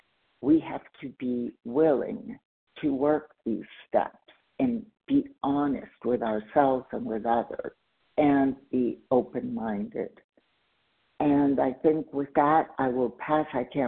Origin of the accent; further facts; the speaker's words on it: California, United States; I am from California, and I am recovered for today.